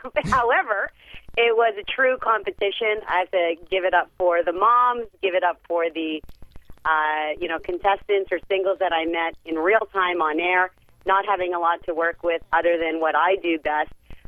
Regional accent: Canada; I am Canadian, but I've worked all over the United States.

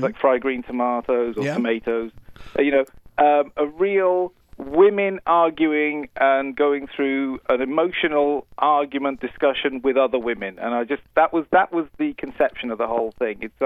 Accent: Wales, United Kingdom; I'm actually Welsh, but Welsh. As far as Americans are concerned, I'm English.

